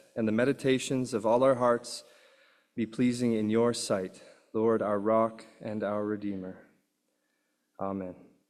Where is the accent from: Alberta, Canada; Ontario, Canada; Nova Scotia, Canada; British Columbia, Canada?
Alberta, Canada; Calgary; since I grew up in Calgary